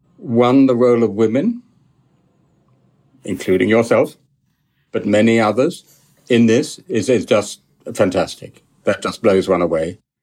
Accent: United Kingdom; if I, as a Brit, you may remember we had an empire for a few centuries

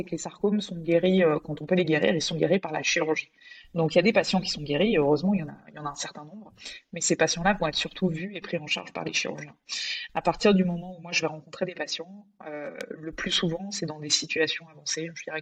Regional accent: Paris, Île-de-France, France; Moi, je suis parisienne, je suis fille de prof, deux profs d'anglais.

